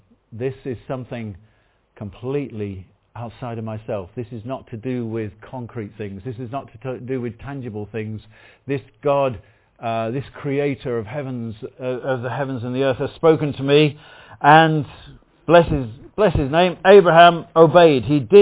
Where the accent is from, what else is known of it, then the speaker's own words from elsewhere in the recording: Midlands, United Kingdom; my hometown was this industrial town in the Midlands.